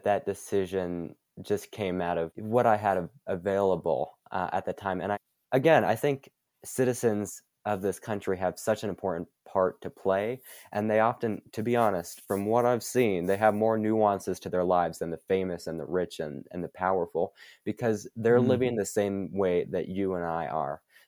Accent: Bozeman, Montana, United States; also born or lived in Vermont / Utah; I grew up here mostly. I was born in Vermont and we lived in Utah for less than a year, but primarily I've just been in Bozeman here.

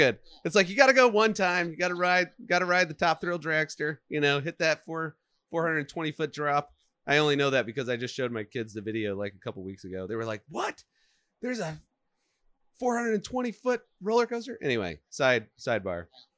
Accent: Michigan, United States; I grew up in Michigan. I don't know anybody that stayed where we grew up.

